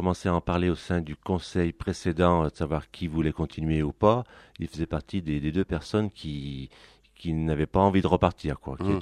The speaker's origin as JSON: {"language": "French", "region": "Auvergne-Rhône-Alpes", "country": "France", "said": "Je suis originaire de l'Isère."}